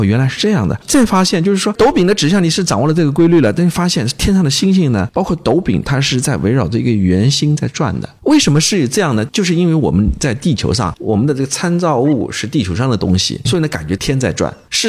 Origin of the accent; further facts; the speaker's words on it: China; 我们中国人讲，比如说古代讲皇帝，那就是天子，奉天承运，皇帝诏曰